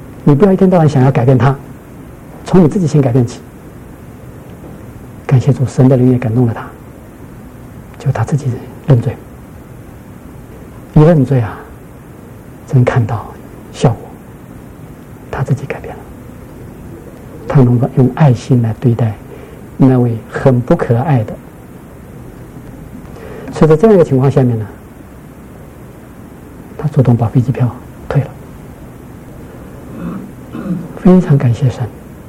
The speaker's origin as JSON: {"language": "Chinese", "region": "Shanghai", "country": "China", "accent": "Shanghainese", "said": "我们上海话叫做不识相，就是不大识相"}